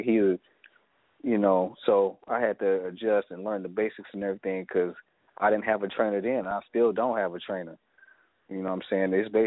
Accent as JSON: {"language": "English", "town": "East Chicago", "region": "Indiana", "country": "United States", "tie": "born or raised there", "also_born_or_lived": "Montgomery", "moved": "as an adult", "lives_now": "Las Vegas, United States", "said": "Well, I was born in Montgomery, Alabama, year 91. But I was raised in East Chicago, Indiana. Came to Las Vegas from Indiana, February of 2014."}